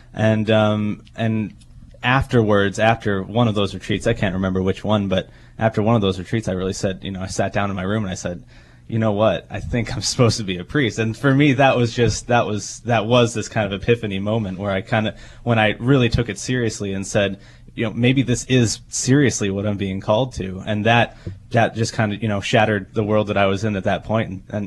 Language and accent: English; Horseheads, New York, United States; also born or lived in Elmira; I was actually, south of the Rochester proper. I grew up in Elmira and Horseheads, yeah. So that's my home.